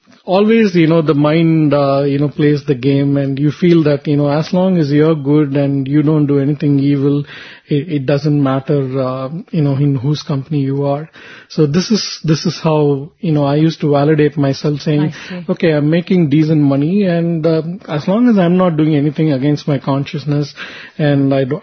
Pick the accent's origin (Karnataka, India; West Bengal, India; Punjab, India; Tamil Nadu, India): Tamil Nadu, India; Chennai; in Tamil Nadu. I'm from Chennai.